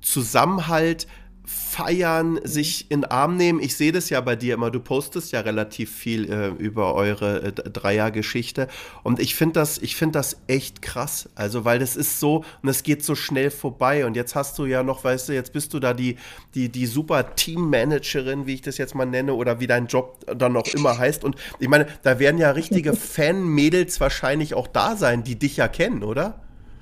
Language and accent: German; Berlin, Germany; so hieß es bei uns in Berlin, vor Mauerfall.